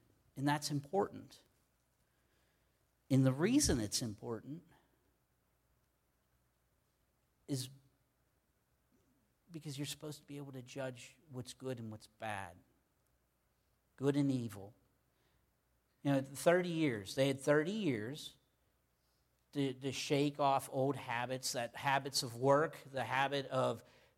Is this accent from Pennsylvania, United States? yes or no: yes; Pittsburgh, Pennsylvania, United States; I'm from Pittsburgh. I said Haas to Corin today, and she said, did you just say Haas?